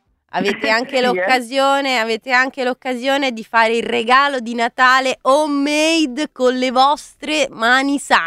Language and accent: Italian; Rome, Lazio, Italy; cioè io sono di Roma, però volessi imparare non è che mi cacciate